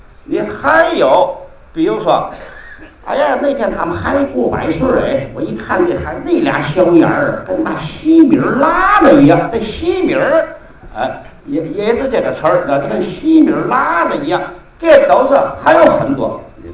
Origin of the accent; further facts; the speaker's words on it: Tianjin, China; 就是我们天津方言区，他这个语言的母系是怎么形成的啊？